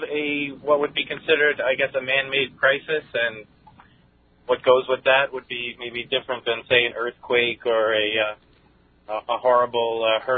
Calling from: Wading River, New York, United States; I'm calling from Wading River.

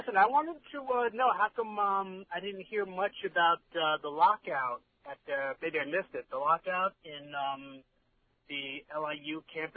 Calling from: Port Jefferson Station, New York, United States; Right now, I'm in Port Jefferson Station, so that means you guys are really getting out there.

